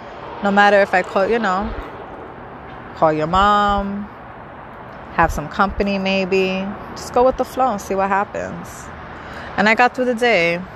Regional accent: New York City, New York, United States; I'm from New York City, the Bronx, the borough of the Bronx.

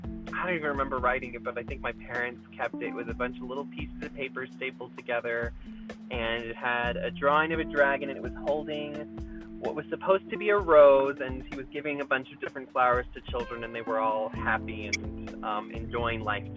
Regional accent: the South, United States; now in Albuquerque, United States; Well, I'm originally from the South, lived there most of my life. Right now I'm living in Albuquerque, teaching out here.

